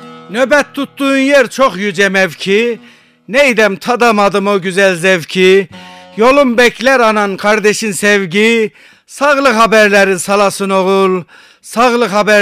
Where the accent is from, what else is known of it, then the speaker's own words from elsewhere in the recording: Çıldır, Ardahan Province, Turkey; born there; Efendim ben 1959 Ardahan Çıldır Yıldırım Tepe köylü doğumluyum.